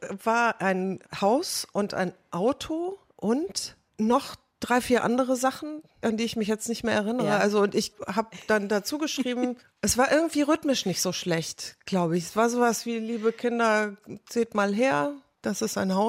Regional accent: Brauweiler, North Rhine-Westphalia, Germany; meine Eltern kommen beide nicht aus Köln und ich bin auch nicht in Köln groß geworden, sondern in Brauweiler.

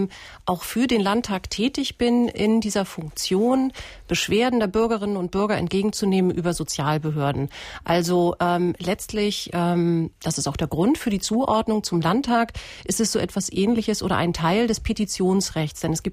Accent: Kiel, Schleswig-Holstein, Germany; Ich bin in Kiel geboren und aufgewachsen. Ich bin Tochter eines ägyptischen Vaters, der hier nach Kiel gekommen ist zum Studium

